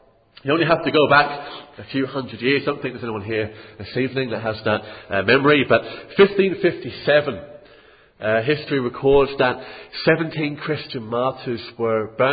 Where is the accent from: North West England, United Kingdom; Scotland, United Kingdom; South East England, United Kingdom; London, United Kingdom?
South East England, United Kingdom; Lewes; As you know, I come from Lewes, and I'm sure you know that by now, in the southeast of England.